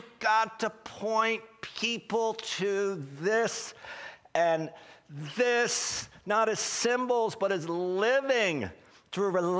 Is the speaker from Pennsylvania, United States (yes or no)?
yes; Philadelphia, Pennsylvania, United States; because I'm from Philadelphia, and it's really, and the suburbs are just metro of the city